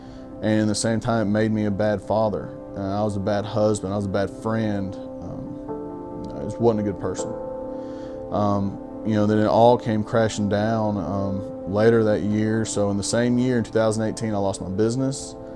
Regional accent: Big Sandy, Texas, United States; I'm 32 years old, born and raised in Big Sandy, Texas. I have three children, one boy and two girls. Growing up in East Texas, a lot of the normal stuff that kids do, hunting, fishing, my true love of sports.

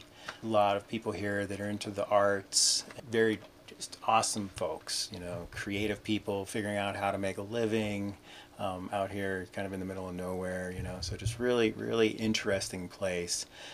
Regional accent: Pennsylvania, United States; I'm originally from Pennsylvania, southwestern Pennsylvania.

